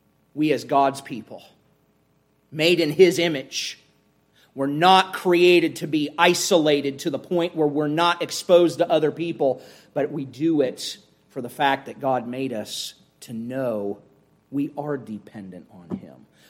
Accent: Ohio, United States; and I remember as a boy growing up in Ohio, the old pull yourself up by your own bootstraps mentality.

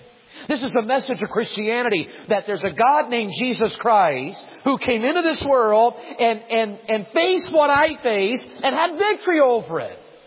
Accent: Tennessee, United States; and I was from Tennessee, and Tennessee's different than living in the north, y'all know.

